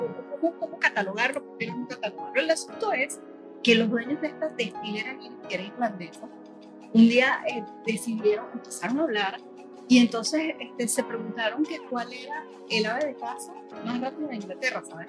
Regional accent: Venezuela; Venezuela, mi país de origen, y el país de origen de muchos de los que nos están escuchando en este momento

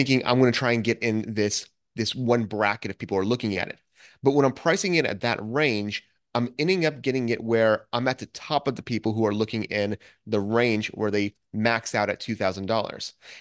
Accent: United States; I, as an American coming there, I really had no idea how to determine if that price was a good price or not.

